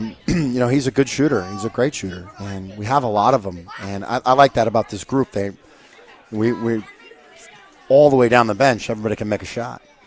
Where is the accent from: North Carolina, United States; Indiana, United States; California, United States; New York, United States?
Indiana, United States; I remember watching way back when I was a huge – I'm from Indiana.